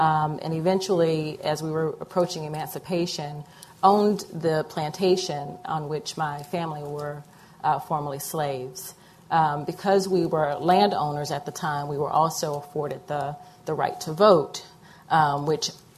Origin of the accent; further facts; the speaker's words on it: the South, United States; I'm from the South, so you can't be a good Southern Christian woman without some reference to Jesus